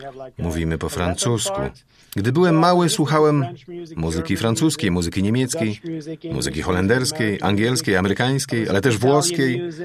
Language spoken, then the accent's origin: Polish; Belgium; Dzięki temu, że wychowywaliśmy się w Belgii w latach 80.